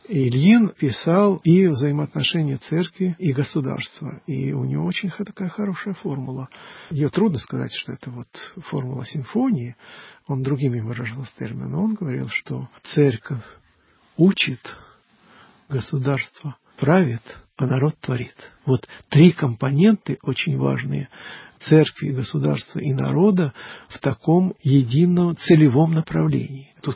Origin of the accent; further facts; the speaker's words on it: Ukraine; Я по отцу украинец, а по матери русский, но родился и вырос на Украине.